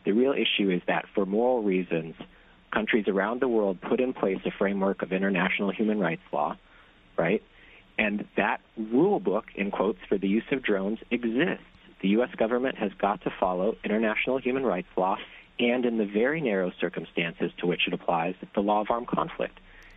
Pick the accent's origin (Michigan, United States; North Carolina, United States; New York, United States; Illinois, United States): New York, United States; You know, I'm a New Yorker. I was here for 9/11.